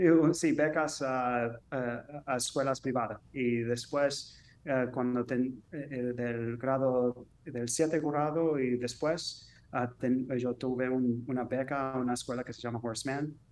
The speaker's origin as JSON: {"language": "Spanish", "region": "New York", "country": "United States", "tie": "born or raised there", "said": "Yo nací y crecí en el Bronx de Nueva York. Ella viene de Moca."}